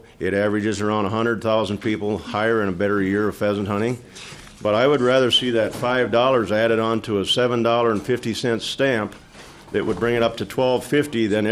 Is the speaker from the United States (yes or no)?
yes; Wheaton, Minnesota, United States; now in Hutchinson, United States; I'm a retired teacher from Hutchinson, Minnesota. I didn't grow up there. I grew up in Wheaton, Minnesota, southern end of the Red River Valley in Traverse County